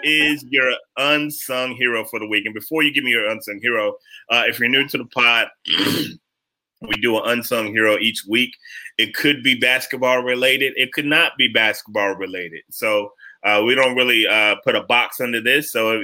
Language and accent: English; Florida, United States; And I grew up in Florida around a myriad of bugs.